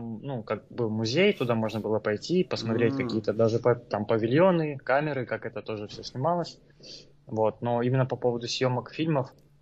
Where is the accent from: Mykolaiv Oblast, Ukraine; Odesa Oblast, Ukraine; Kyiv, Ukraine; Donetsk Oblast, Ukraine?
Odesa Oblast, Ukraine; Odesa; Да, да, я из Одессы.